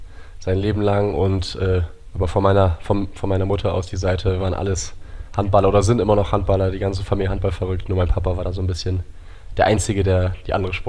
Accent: Bremen, Germany; ich komme aus Habenhausen, das ist ein Stadtteil von Bremen, also ein bisschen dörflich gelegen gefühlt und da war dann immer, da haben wir auch gelebt.

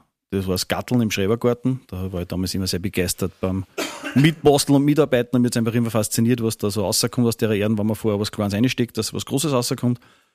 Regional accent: Linz, Upper Austria, Austria; born there; now in Ried im Traunkreis, Austria; Also ich bin eigentlich ein gebürtiger Linzer, lebe jetzt aber in Ried im Traunkreis.

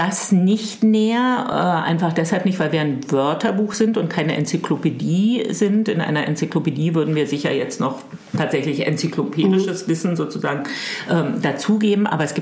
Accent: Germany; ich komme aus der DDR

